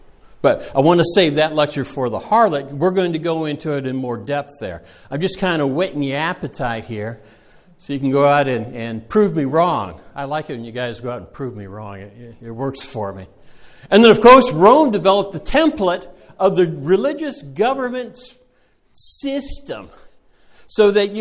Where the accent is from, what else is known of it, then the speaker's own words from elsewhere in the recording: England, United Kingdom; Yeah, I pronounce it Kabbalah too, because we're English.